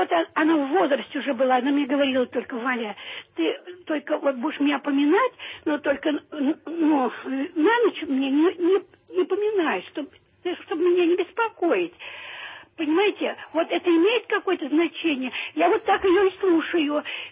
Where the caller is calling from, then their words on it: Moscow, Russia